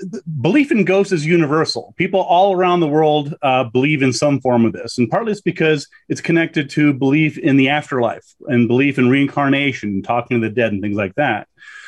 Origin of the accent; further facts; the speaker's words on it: New Mexico, United States; I did a book on mysterious New Mexico, which is in my home state of New Mexico.